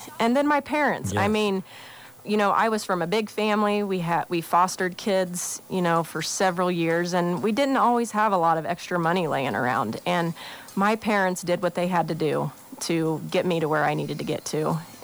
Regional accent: Junction City, Kansas, United States; it was at Junction City, Kansas. He was from my hometown too

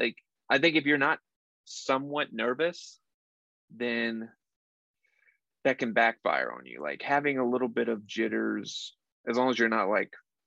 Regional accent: Lake Wylie, South Carolina, United States; now in Atlanta, United States; I grew up in Lake Wylie, South Carolina. And when I graduated college, I moved back.

